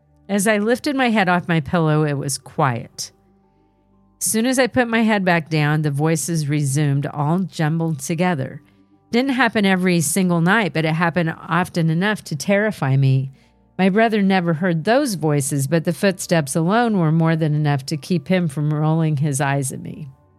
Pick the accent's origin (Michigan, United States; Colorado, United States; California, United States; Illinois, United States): California, United States; I grew up in Southern California in an apartment complex where my mom was the manager.